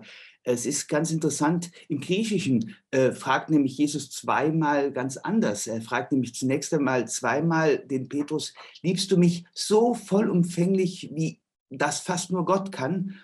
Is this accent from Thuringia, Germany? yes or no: no; Rhineland-Palatinate, Germany; born there; weil ich gebürtig aus der Pfalz bin